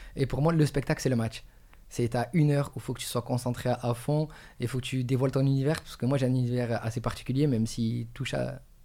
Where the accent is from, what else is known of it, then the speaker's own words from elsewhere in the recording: Marseille, Provence-Alpes-Côte d'Azur, France; Marseille c'est chez moi, Marseille c'est chez moi